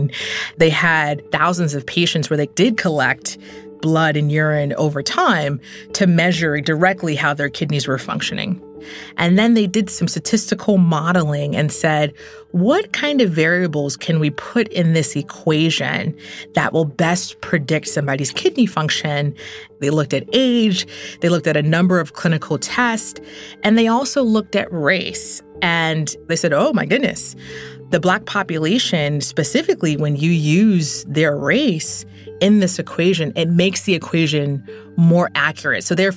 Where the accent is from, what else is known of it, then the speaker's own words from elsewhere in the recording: Nigeria; Yeah, I'm Nigerian American, and it's like you have three options: physician, engineer, or lawyer.